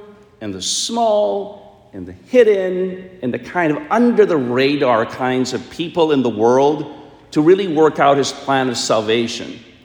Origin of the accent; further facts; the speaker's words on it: Virginia, United States; I mean, I'm from Virginia, right?